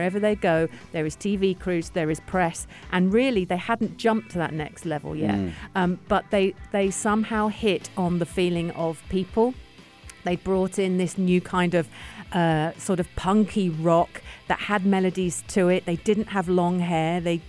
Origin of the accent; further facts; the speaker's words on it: United Kingdom; And of course, reading this as a Brit going, the Reading Festival? Really?